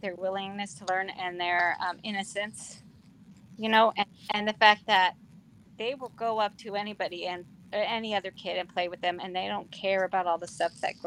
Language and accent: English; California, United States; Yeah, I grew up in the California part of the Mojave Desert.